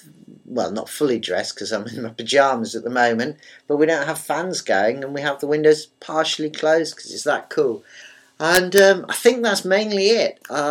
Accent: England, United Kingdom; because I'm English

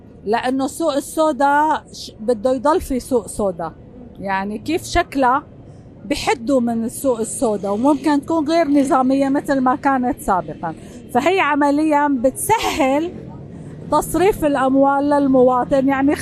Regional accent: Syria; أنا مواطنة سورية يعني دارسة اقتصاد خريجة الثمانينات

